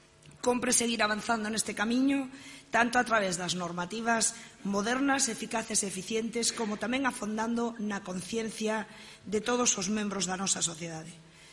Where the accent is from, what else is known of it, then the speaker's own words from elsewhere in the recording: Galicia, Spain; E nós, como galegos, tamén somos unha parte de iso.